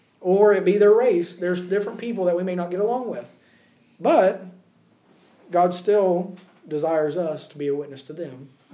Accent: United States; now in Ireland; Yes, I'm an American. Yes, people hear my accent. That sticks out.

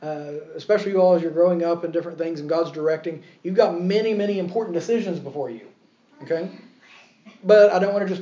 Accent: United States; now in Ireland; Yes, I'm an American. Yes, people hear my accent. That sticks out.

